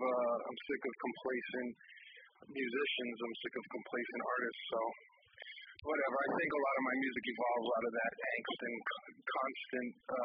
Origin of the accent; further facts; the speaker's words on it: Rhode Island, United States; And so I come from Rhode Island. You know, it's not a very it wasn't saturated in hip hop to any degree.